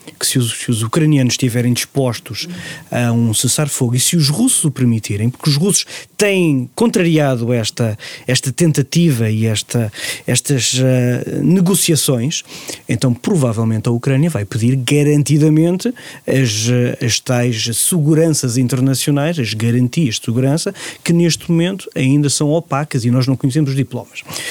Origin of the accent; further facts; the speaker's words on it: Portugal; e eu falo como português